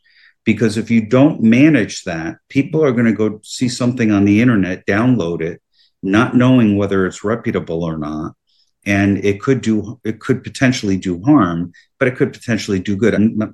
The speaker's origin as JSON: {"language": "English", "region": "New Jersey", "country": "United States", "tie": "born or raised there", "said": "Now, I grew up in New Jersey. I went to Seton Hall University, which is a Catholic university"}